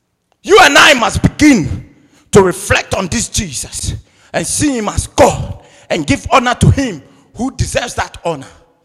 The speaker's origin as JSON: {"language": "English", "country": "Ghana", "tie": "born there", "also_born_or_lived": "United Kingdom", "moved": "yes", "said": "Hey, I was born in Ghana and I went to UK."}